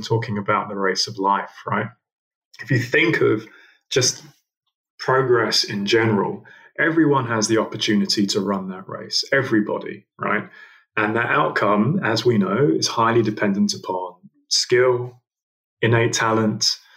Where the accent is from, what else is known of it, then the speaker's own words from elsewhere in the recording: London, United Kingdom; I guess the first place you got to start is I grew up in Southeast London.